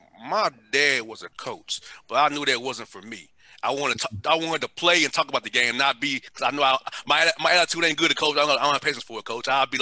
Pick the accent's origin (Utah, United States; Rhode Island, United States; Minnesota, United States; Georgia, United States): Georgia, United States; Atlanta; I grew up in Vine City in Atlanta. You know, that's right by the stadium.